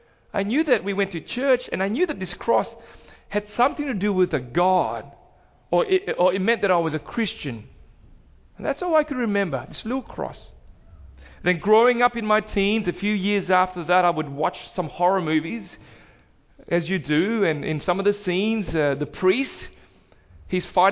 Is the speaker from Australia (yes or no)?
yes; Australia; I grew up in Australia.